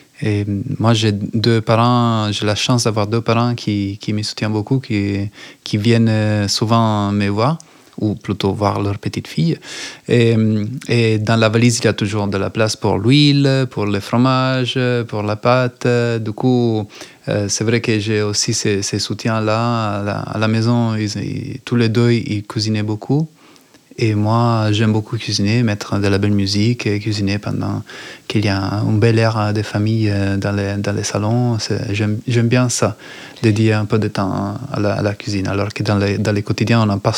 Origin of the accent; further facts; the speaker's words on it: Monza, Lombardy, Italy; also born or lived in Milan; moi je suis né à Milan, mais j'y ai vécu 4 ans. Et après mes parents ils ont déménagé juste 15 km au nord, dans une petite ville à côté de Milan, mais qui n'est pas si petite, elle est plus grande qu'Angoulême en fait, elle s'appelle Monza